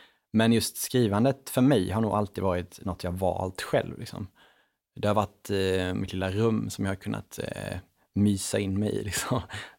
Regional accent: Småland, Sweden; när jag växte upp i Åre, den liten bruksort i Småland

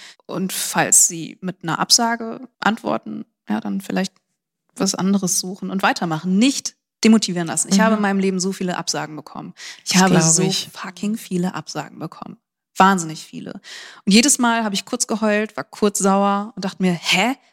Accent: Recklinghausen, North Rhine-Westphalia, Germany; Ich komme ja aus Recklinghausen.

